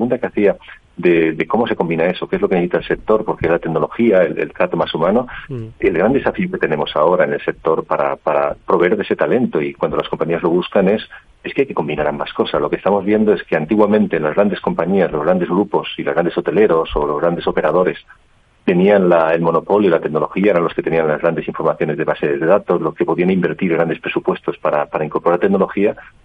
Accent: Spain; Entonces yo soy español, ahora llevo la marca a nivel mundial

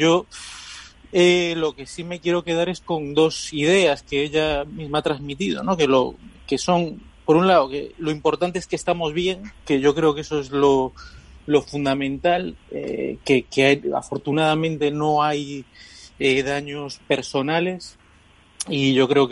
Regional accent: Venezuela; born there; Yo, por cierto, soy venezolano también, pero de la isla gallega. Nací en Venezuela.

